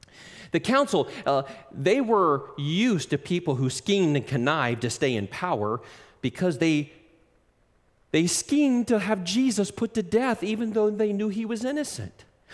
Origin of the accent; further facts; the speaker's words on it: Ohio, United States; born there; By the way, it seems like I was born in Ohio.